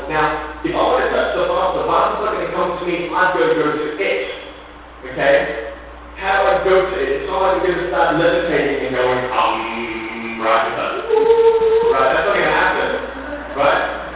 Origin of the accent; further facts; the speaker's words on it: Australia; and I'm from Australia, and this morning I want to share with you my testimony